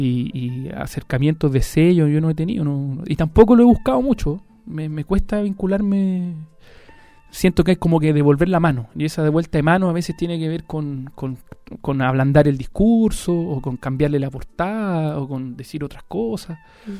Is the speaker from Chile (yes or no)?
yes; Chile; que nos corresponde como chilenos